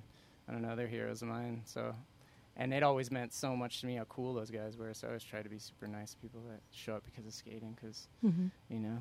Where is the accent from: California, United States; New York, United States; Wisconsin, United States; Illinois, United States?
California, United States; also born or lived in Cincinnati, United States / Chicagoland, United States; I was born in Cincinnati, Ohio, and then my parents moved us all around until I was 6, and we lived in California. We lived there until I was 14, and then we moved to the Chicagoland area.